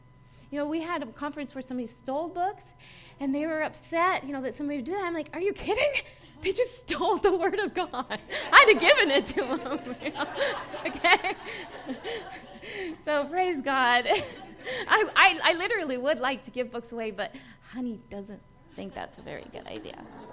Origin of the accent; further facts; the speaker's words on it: Minnesota, United States; also born or lived in Nebraska; See, I grew up in Minnesota and Nebraska, and so I down in Texas, they'll be like, you talk funny.